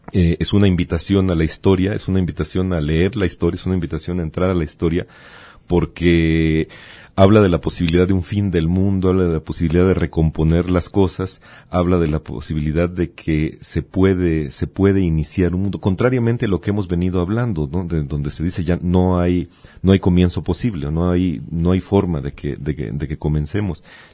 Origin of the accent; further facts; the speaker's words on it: Mexico; hasta qué punto nosotros como mexicanos o el pueblo de México podamos pensar que venimos de una castración